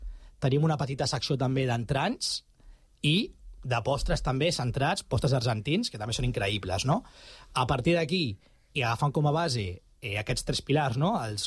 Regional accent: Barcelona, Catalonia, Spain; Evidentment som de Barcelona nosaltres, vivim a Barcelona

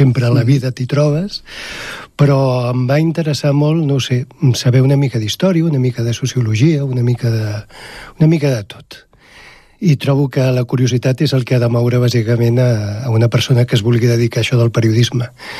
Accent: Barcelona, Catalonia, Spain; now in Terrassa, Spain; jo sóc de Gràcia, de Barcelona, tot i que ja fa més de 20 anys que visc a Terrassa

